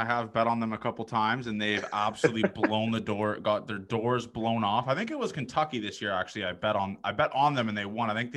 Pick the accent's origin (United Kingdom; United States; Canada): Canada; because obviously I'm Canadian, when you think of like these massive schools in the U.S.